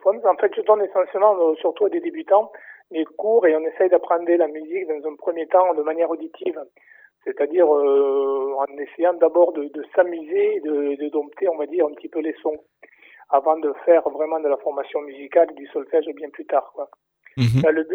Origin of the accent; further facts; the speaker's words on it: Castres, Occitanie, France; Alors, je suis originaire de Castres.